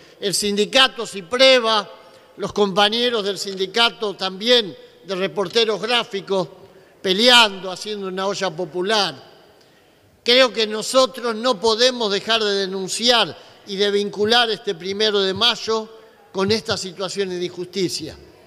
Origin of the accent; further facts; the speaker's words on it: Argentina; con orgullo decir, somos argentinos, somos trabajadores, nuestro destino es salvar a la patria.